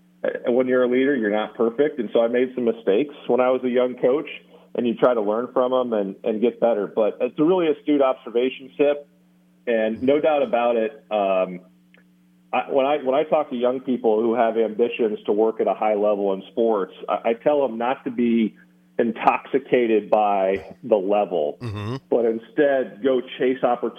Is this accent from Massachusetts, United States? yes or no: no; Nebraska, United States; given how I grew up 15 minutes outside of Lincoln, Nebraska, I've always loved college sports